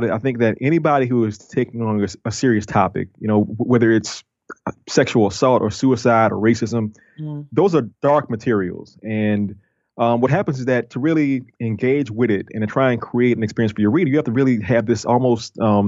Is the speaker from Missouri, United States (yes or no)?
no; New Orleans, Louisiana, United States; But also, I'm from New Orleans, and New Orleans is a tourist city.